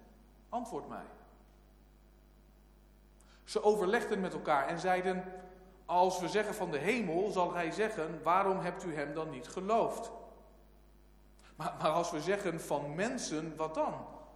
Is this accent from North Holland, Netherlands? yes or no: no; Emmen, Drenthe, Netherlands; in Emmen, waar ik opgegroeid ben, als medewerker mocht meehelpen. Ik was een jaar of 13, 14.